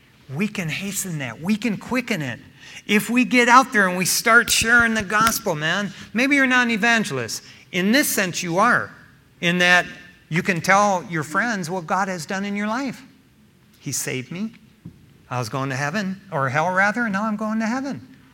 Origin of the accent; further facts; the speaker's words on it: East Detroit, Michigan, United States; Yeah, I'm from East Detroit, Michigan.